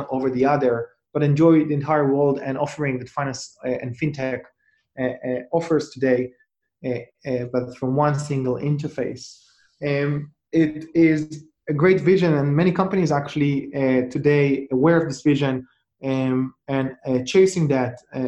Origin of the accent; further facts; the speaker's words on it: Israel; English is a second language; moved away as an adult; now in United Kingdom; Originally, I'm from Israel. That's the origins of my great accent. I came to the UK about 6+ years ago